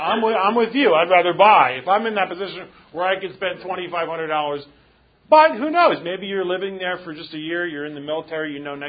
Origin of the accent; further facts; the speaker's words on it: Philadelphia, Pennsylvania, United States; But I grew up in Philadelphia. You ever been to Philadelphia? You're not missing anything.